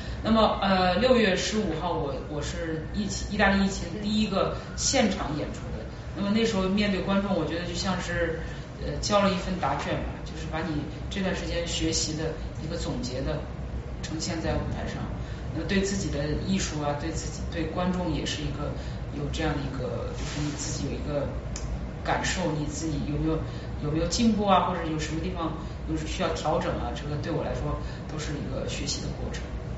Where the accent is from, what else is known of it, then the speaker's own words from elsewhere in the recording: China; 这也表达了我对中国、对我的祖国的这种热爱。就是虽然我是作为一名这个游子在 不一样的这个地方在国外在演出，但是呢我对中国依然有非常深厚的